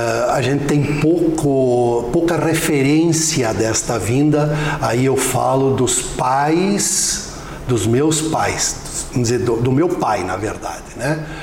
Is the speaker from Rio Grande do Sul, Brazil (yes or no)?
yes; Caxias do Sul, Rio Grande do Sul, Brazil; born there; Eu nasci em Caxias do Sul.